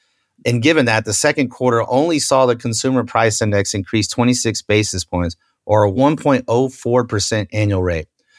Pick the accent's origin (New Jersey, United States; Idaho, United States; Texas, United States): Texas, United States; Austin; like my hometown in Austin, for instance, Austin, Texas